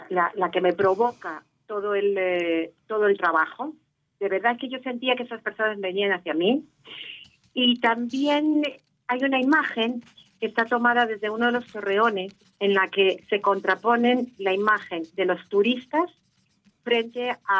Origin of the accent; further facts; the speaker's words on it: Spain; como española que soy, judía sefardí